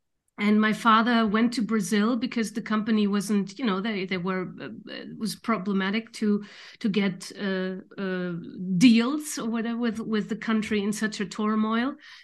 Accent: Düsseldorf, North Rhine-Westphalia, Germany; born there; English is a second language; I was born in Dusseldorf, which is North Rhine-Westphalia, how you call it, and my father is also from there

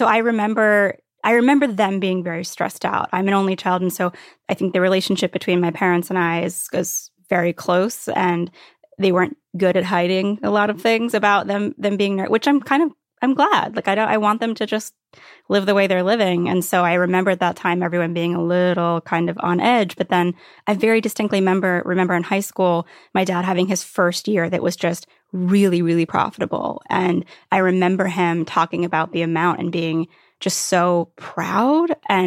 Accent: Virginia Beach, Virginia, United States; I mean, I grew up in Virginia Beach, which is this, it seems like this real laid back surfer town.

